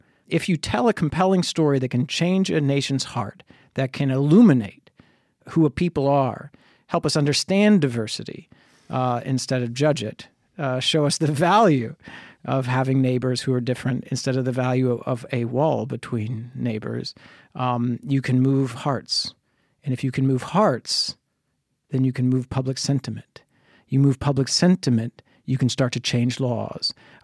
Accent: the South, United States; it's really just me as a Southerner, me as a kid from, you know, a far-right community.

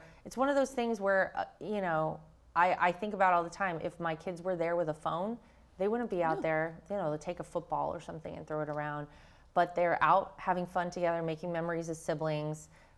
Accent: North Carolina, United States; He always likes to encourage me to get involved in things going on in North Carolina, my home state, for sure.

